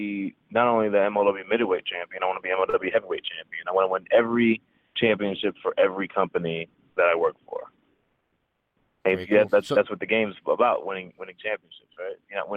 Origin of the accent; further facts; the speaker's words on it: New York, United States; Yeah, that was great to be there in my hometown, and I had some family come by who's never seen me wrestle before.